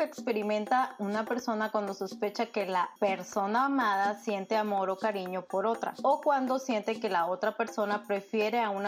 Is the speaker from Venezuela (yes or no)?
no; northern Mexico, Mexico; Disculpa mi acento, soy del norte, parece que estoy enojada.